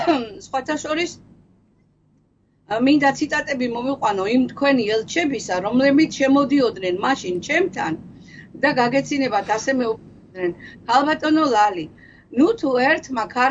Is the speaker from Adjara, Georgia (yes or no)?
no; Surami, Shida Kartli, Georgia; also born or lived in Kalagori; მე დავიბადე საქართველოში, ქალაგორში, გავიზარდე სურამში, დიდი ხელოვანი მომღერალი